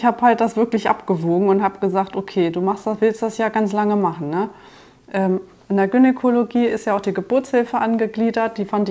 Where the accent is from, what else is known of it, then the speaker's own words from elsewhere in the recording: Berlin, Germany; Ich bin ja Berlinerin